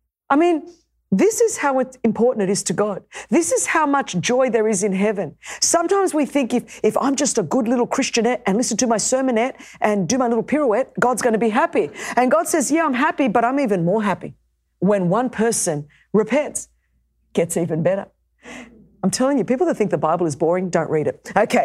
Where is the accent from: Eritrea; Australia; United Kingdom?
Australia; Now, I come from Australia